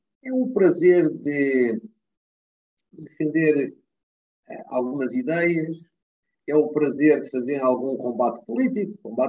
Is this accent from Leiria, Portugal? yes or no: no; Fafe, Braga, Portugal; also born or lived in Guimarães; Eu sou de, nasci em Guimarães, como você disse, mas vivi sempre em Faf, que é o distrito de Braga.